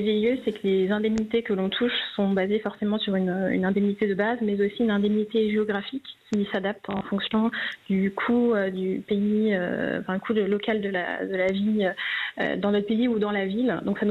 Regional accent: Metz, Grand Est, France; now in Switzerland; Pour ma part, je viens de Metz, mais là, je suis à côté de Zurich

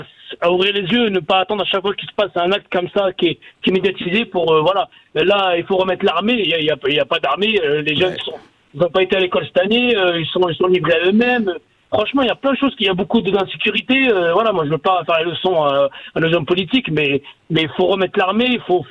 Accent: Morocco; Moi, je suis marocain, hein, donc c'est.

